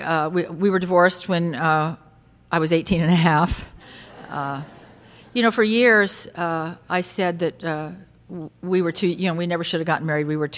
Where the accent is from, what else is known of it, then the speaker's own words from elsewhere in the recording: Newport Beach, California, United States; I found out the one liquor store in Newport Beach where I grew up in California